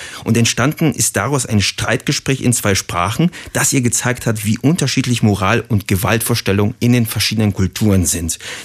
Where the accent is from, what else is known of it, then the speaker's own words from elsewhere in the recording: Berlin, Germany; Und darauf kann man als Berliner auch ein bisschen stolz sein